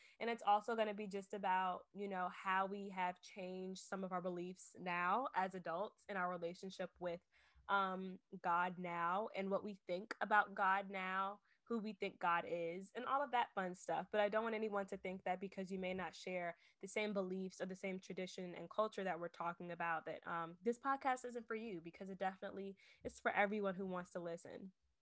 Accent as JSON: {"language": "English", "town": "Richmond", "region": "Virginia", "country": "United States", "said": "So I went to St. Paul's Baptist Church in Henrico, Virginia. I'm not from Henrico. I'm a Richmond girl, but we drove 30 minutes."}